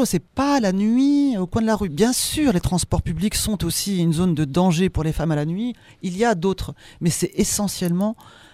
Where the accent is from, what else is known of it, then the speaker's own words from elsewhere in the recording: Auvergne-Rhône-Alpes, France; Sur le territoire, chez nous, dans le Diois, en Drôme, en Auvergne-Rhône-Alpes.